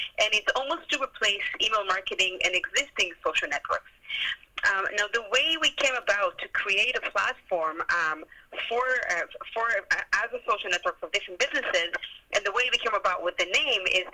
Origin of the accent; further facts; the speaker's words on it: Israel; moved away as an adult; also born or lived in Montreal, Canada; now in Vancouver, Canada; I was born in Montreal, but I was raised in Israel and decided to come back to Canada to proceed with my career almost 9 years ago, and I've been residing in Vancouver ever since.